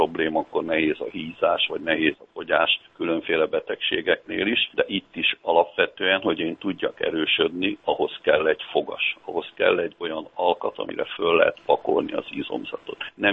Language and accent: Hungarian; Baja, Bács-Kiskun, Hungary; én ugye bajai vagyok, én röplabdás voltam